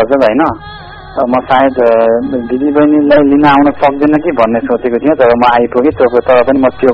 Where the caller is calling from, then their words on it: Butwal, Lumbini Province, Nepal